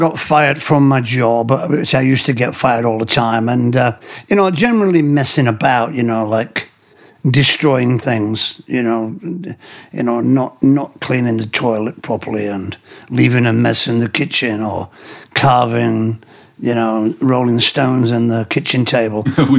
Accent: England, United Kingdom; I think I'm from the English countryside, so it's quite a religious upbringing, church every Sunday and things.

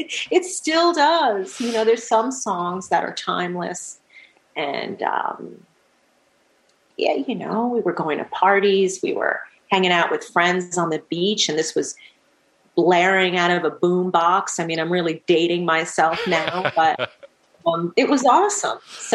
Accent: Manhasset, New York, United States; No, I grew up in Long Island. I grew up in Manhasset, New York.

